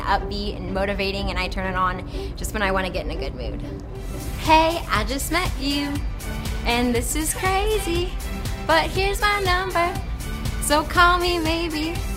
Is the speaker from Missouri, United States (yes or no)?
yes; St. Charles, Missouri, United States; from St. Charles, Missouri, and this is my seventh season as a St. Louis Rams cheerleader.